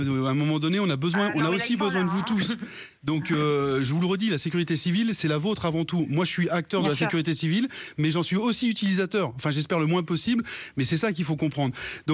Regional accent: Bourgogne-Franche-Comté, France; Moi, je viens du Morvan.

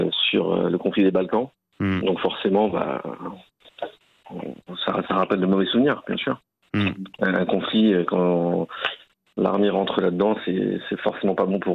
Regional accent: Paris, Île-de-France, France; Alors moi je suis pur parisien et mon nom de famille c'est de l'ex-Yougoslavie.

